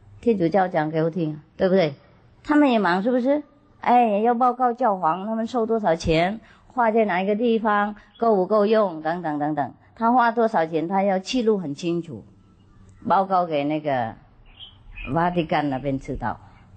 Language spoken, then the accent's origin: Chinese; China; 所以我们中国人都知道，哎，用狗眼看人地